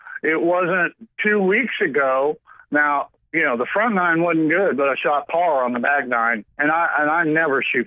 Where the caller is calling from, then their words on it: Oklahoma, United States; Hey, brother, you know, it's been a while since we talked, but I'm your pal from Oklahoma. Remember my reports from Ardmore